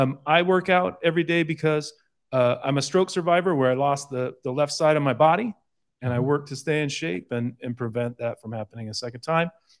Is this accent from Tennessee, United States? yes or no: no; Castro Valley, California, United States; I'm a born and raised in Castro Valley, current resident on Lawrence Drive.